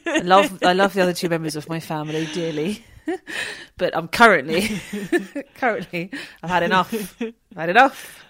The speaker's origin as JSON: {"language": "English", "country": "United Kingdom", "said": "being British, it is a lot of fun."}